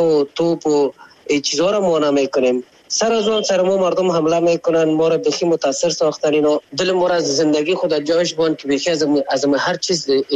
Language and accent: Persian; Afghanistan; ما خو افغان هستیم،